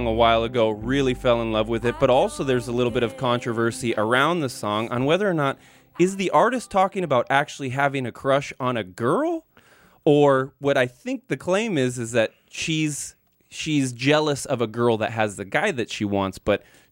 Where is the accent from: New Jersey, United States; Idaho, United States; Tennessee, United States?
Idaho, United States; Well, I grew up in Idaho, Phil, so yeah, I am a country music